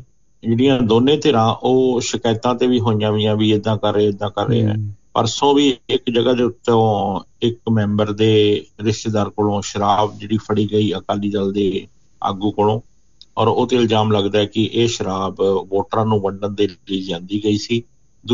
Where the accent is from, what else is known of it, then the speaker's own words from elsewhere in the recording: Punjab, India; ਜਾਂ ਅਸੀਂ ਪੰਜਾਬ ਵਾਲੇ ਚੰਡੀਗੜ੍ਹ ਜਾਂਦੇ ਸੀ